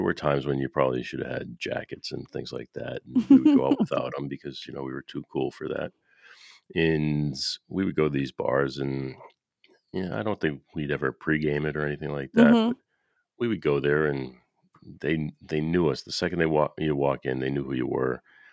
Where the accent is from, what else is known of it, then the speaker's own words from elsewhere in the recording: Boston, Massachusetts, United States; also born or lived in New York / Orlando; now in Nashville, United States; I mean, I was born and raised in Boston and I worked in New York before moving to Nashville.